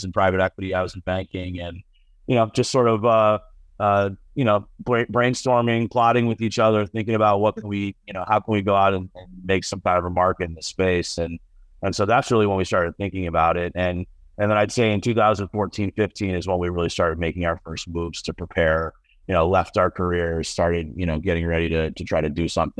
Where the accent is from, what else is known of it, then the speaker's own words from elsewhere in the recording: Buffalo, New York, United States; mostly grew up in Western New York outside of Buffalo. So, you know, bad week for us Bills fans, but I'm from the Buffalo area. That's kind of what I consider home originally.